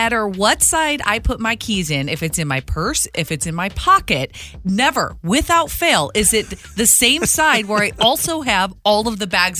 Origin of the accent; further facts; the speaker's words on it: Michigan, United States; And I was like, I'm from Michigan. I don't need a shovel.